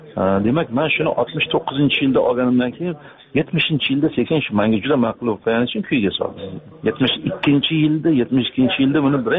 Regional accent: Tashkent, Uzbekistan; o'sha Toshkent shahrida Do'mbirobod degan mahalla bor, mahallada biz bitta mahallada tug'ilib o'sganmiz.

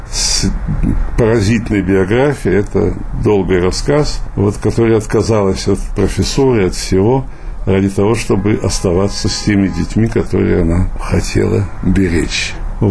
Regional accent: Babruysk, Mogilev Region, Belarus; born there; accent: Babruysk; Я родился в Бобруйске. Это такой небольшой городок Могилевской области в Белоруссии. Считается и белорусской Одессой, потому что там было всегда обилие евреев

